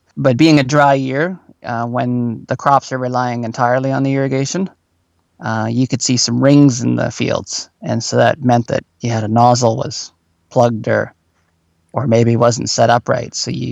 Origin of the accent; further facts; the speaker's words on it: Ontario, Canada; like I grew up in Ontario, like in southern Ontario